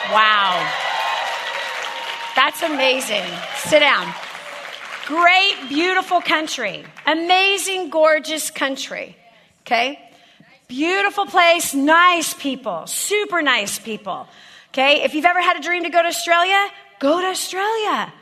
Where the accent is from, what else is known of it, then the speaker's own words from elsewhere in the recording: Indiana, United States; I grew up in Indiana. We were programmed to think we never leave Indiana.